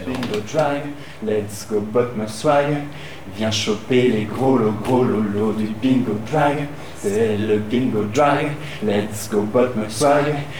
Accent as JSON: {"language": "French", "region": "Brittany", "country": "France", "said": "On a en fait cet héritage en tant que breton d'ouverture sur le monde, d'ouverture culturelle."}